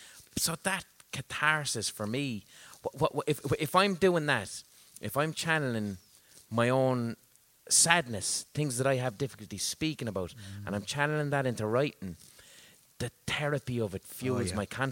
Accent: Munster, Ireland; I'm a lad from Tip and I want to write a book.

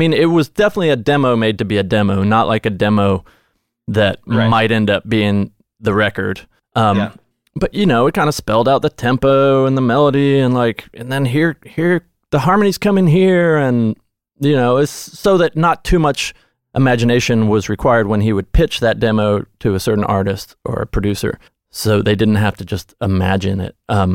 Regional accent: Nashville, Tennessee, United States; Yeah. Yeah. I grew up in Nashville.

